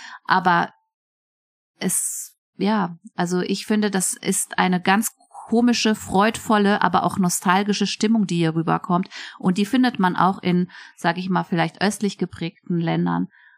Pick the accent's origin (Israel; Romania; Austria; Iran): Iran; now in Germany; ich lebe ja selber als Iranerin im Westen, in Deutschland. Ich bin zwischen diesen Welten, mehr sogar hier als drüben.